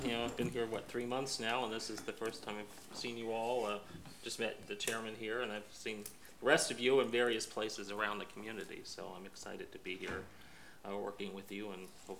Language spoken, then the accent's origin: English; Temecula, California, United States; I've always been in Southern California. I grew up in Temecula